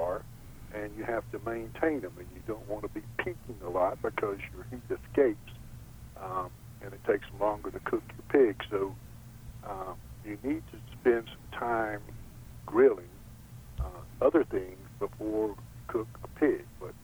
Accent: Winston-Salem, North Carolina, United States; I was born in Eastern North Carolina. I grew up in my childhood from school to my present age in Winston-Salem.

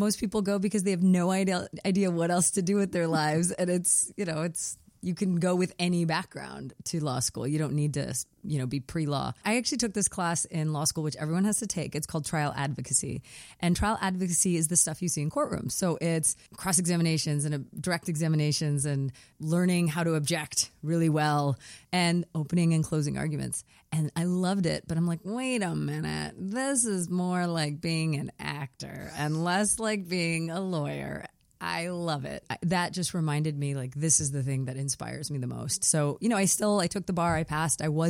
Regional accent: Pakistan; I sort of encompass many of those different identities as a Pakistani Muslim queer woman.

